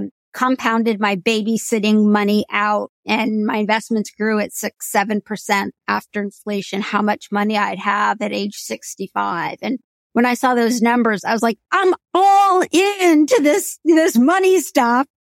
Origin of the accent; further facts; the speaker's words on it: India; now in United States; one of the things I talk about in the book is there's another part about being an Indian female, that a lot of Americans probably don't know, which is that many of us, have facial hair.